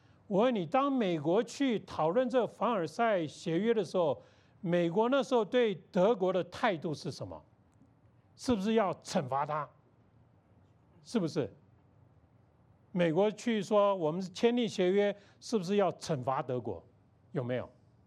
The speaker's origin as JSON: {"language": "Chinese", "country": "China", "said": "卢沟桥事变，我们中国人应该要记得"}